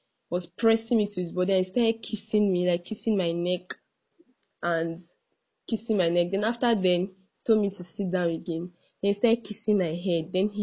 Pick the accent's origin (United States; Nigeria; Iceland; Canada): Nigeria; Edo; He asked me where I'm from because I'm actually from Edo State.